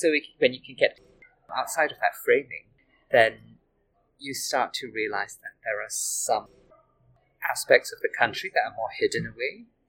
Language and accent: English; Singapore; I'm a Singaporean writer and translator.